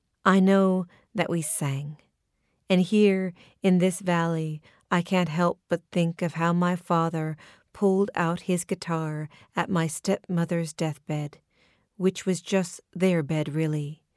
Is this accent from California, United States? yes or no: yes; Sonoma, California, United States; as I was doing that drive up from my hometown of Sonoma, California to Lake Tahoe